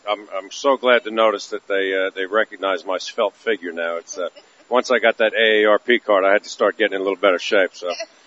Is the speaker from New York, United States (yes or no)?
yes; Brooklyn, New York, United States; now in Charleston, United States; I brought a little New York-style cuisine down here. I'm the Irish-Norwegian from Brooklyn, cooking Italian-inspired steaks in Charleston.